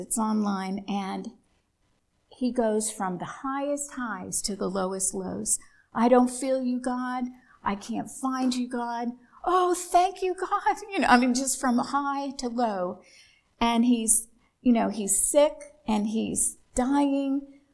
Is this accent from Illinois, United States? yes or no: no; New Jersey, United States; And of course, that piqued my interest since I'm from New Jersey.